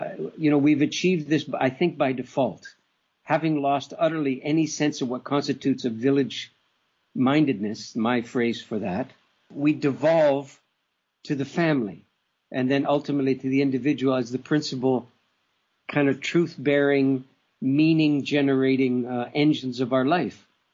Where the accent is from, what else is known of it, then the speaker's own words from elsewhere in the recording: Canada; born there; You know, I was born in Canada, and I'm very grateful for that.